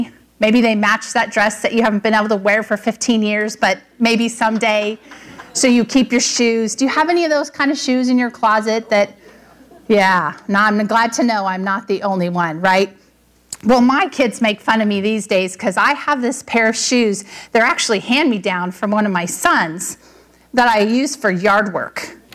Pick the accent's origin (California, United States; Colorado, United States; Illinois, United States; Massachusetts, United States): California, United States; I grew up in Southern California, so I learned very quickly at the beach, you don't want to wear tennis shoes at the beach.